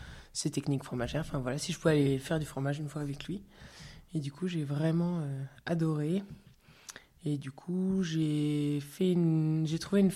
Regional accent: Grand Est, France; j'ai 35 ans. Voilà, moi je viens de Meurthe-et-Moselle à la base et je suis allée à Paris pour une dizaine d'années.

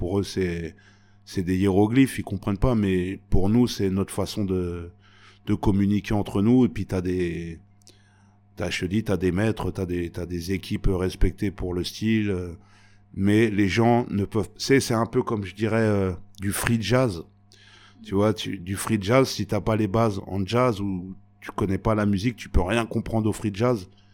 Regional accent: Paris, Île-de-France, France; T'es tout seul face à toi-même dans Paris. Parce que je viens de Paris.

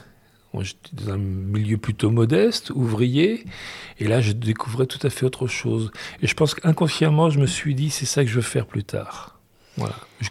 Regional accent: Laval, Pays de la Loire, France; born there; je suis né à Laval, mais pas Laval-sur-Vologne, Laval dans le 53 en Mayenne.

